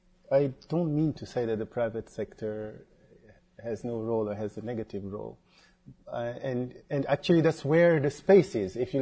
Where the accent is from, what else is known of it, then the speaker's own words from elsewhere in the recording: Dakar, Senegal; like my hometown, Dakar, has just issued the first municipal bond that is not guaranteed by the government